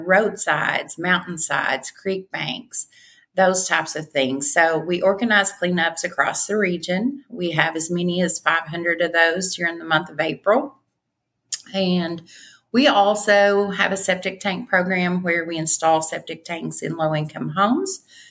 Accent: Stearns, Kentucky, United States; So I grew up in Stearns, Kentucky. It is definitely a part of the Kentucky Wildlands. And so it's located in McCreary County in the southern part of Kentucky.

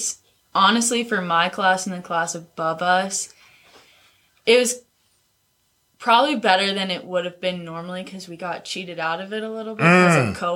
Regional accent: Colorado, United States; I mean, I think because I'm from Colorado, I'm very outdoorsy.

